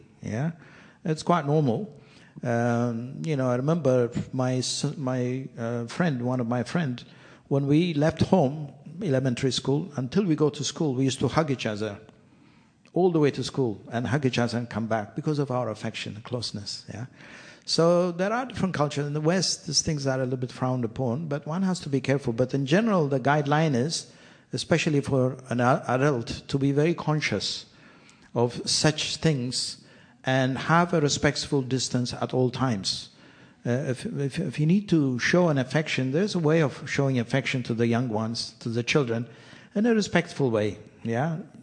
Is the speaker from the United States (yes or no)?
no; Ethiopia; moved away; last year I went back home to my home country, Ethiopia